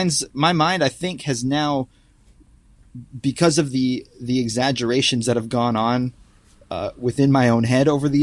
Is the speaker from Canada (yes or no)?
yes; British Columbia, Canada; also born or lived in Hamilton, Canada / Edmonton, Canada; And then I was there for, you know, about seven years and then off to British Columbia for most of my life, and then back to Ontario in my late teens